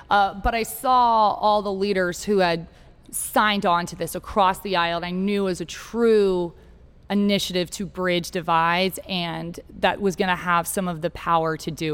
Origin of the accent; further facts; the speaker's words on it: San Antonio, Texas, United States; born there; also born or lived in Arizona / California / Virginia; And so I was born in Texas, San Antonio. My dad's from Texas, his grandpa, they all served as law enforcement officers in San Antonio.